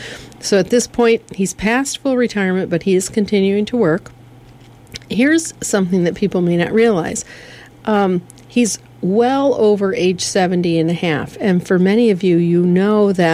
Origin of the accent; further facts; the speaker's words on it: Michigan, United States; So we're from Michigan, my husband and I both